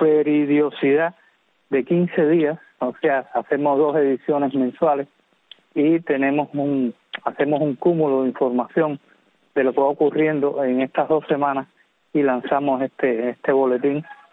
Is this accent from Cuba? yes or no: yes; Havana, Cuba; born there; Sí, yo nací en La Habana.